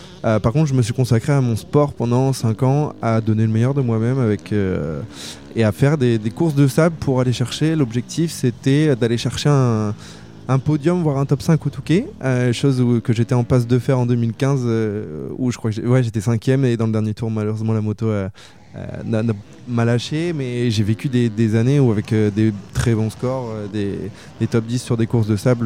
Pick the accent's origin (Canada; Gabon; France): France; Hauts-de-France; j'ai 31 ans, donc je suis un gars de la région. J'habite entre Boulogne et Saint-Omer. Je suis plutôt de la Côte d'Opale.